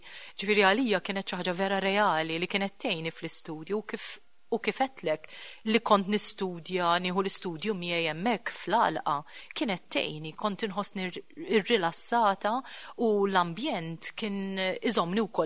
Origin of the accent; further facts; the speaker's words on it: Rabat, Western Region, Malta; aħna familja mir-Rabat